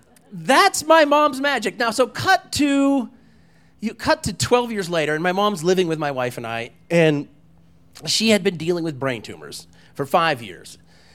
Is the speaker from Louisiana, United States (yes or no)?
no; Walden, Colorado, United States; I was a husky boy, and I grew up in Walden, Colorado. Not a lot of people go to Walden on purpose.